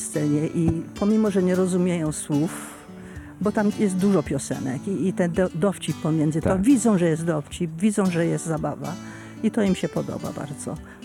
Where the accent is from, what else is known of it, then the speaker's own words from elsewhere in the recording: England, United Kingdom; also born or lived in Italy; we Włoszech ja się urodziłam. A, mając 3 miesiące, wojsko przywieziono do Anglii i tutaj demobilizowano. Nie tu, w Anglii demobilizowano. No i mieszkam całe życie w Anglii.